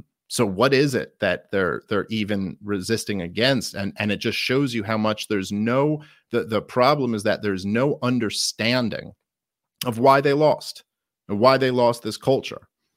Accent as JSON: {"language": "English", "town": "Brooklyn", "region": "New York", "country": "United States", "said": "I mean, I'm like, I'm a Jew from Brooklyn."}